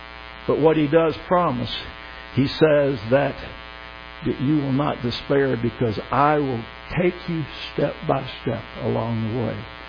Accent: Florida, United States; I grew up fishing. I grew up in South Florida. I grew up fishing the Keys.

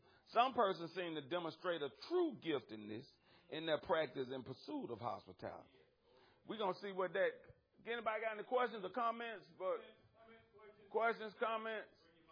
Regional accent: Alabama, United States; I'm from the South Old Country Bumpkin from Alabama.

